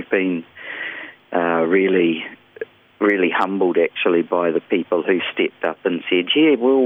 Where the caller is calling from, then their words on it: Himatangi Beach, Manawatū-Whanganui, New Zealand; I'm speaking to you from Himatangi Beach. So do you know where that is?